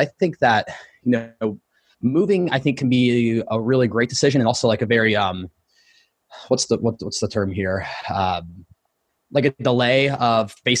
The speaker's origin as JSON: {"language": "English", "region": "Ohio", "country": "United States", "tie": "born or raised there", "said": "partly because I grew up in Ohio. And so it was like the big city always growing up."}